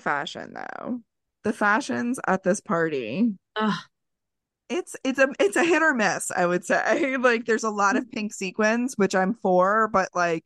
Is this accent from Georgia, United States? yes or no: no; New York, United States; My dad was from Queens. I wasn't brought up in Queens, though, and I'm not, like, I'm a New Yorker in the state sense. Not in the Manhattan sense.